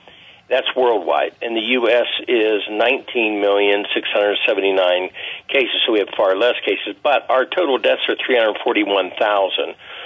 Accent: Ohio, United States; But I just wanted to mention my home state real quick, Rick. Meanwhile, in Ohio

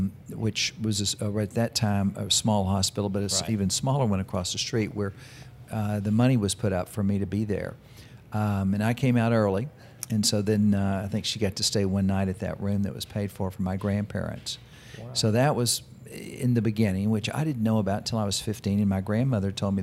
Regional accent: Dallas, Texas, United States; born there; Well, I was born in Dallas, Texas.

